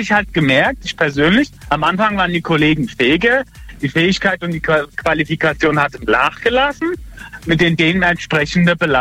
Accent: Rhineland-Palatinate, Germany; also ich bin aus Pillegeheck, an der Mosel.

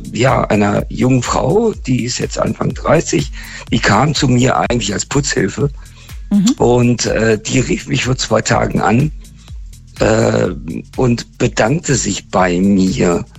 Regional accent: Northern Germany, Germany; ich komme aus dem Norden, also von daher moin.

